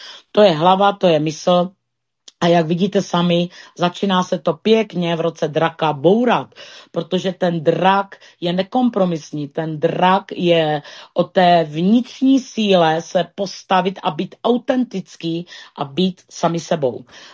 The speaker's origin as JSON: {"language": "Czech", "region": "Moravia", "country": "Czechia", "said": "což my jsme Moraváci, že, tož či jsou hody naše hody"}